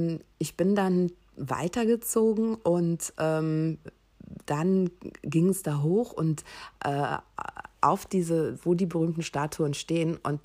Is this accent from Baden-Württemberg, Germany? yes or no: no; Düsseldorf, North Rhine-Westphalia, Germany; habe eben jemanden aus Düsseldorf getroffen. Und das war auch schon schön in der Ferne dort jemanden aus meiner Heimatstadt zu treffen